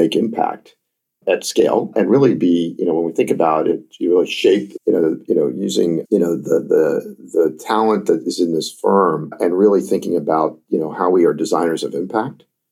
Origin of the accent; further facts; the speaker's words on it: Rockville, Maryland, United States; I grew up in Rockville, Maryland, and, you know, I didn't, you know, certainly, you know, coming down to DC, we'd come down to museums and stuff.